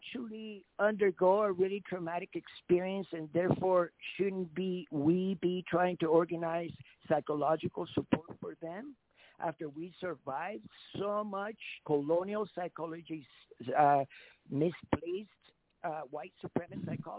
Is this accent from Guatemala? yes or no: yes; Guatemala; because I was raised in Guatemala, I'm also able to decipher what is African and what is Spanish